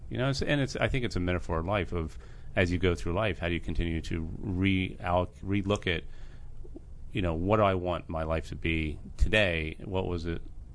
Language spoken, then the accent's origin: English; Bowie, Maryland, United States; I am from Bowie, Maryland. I grew up in.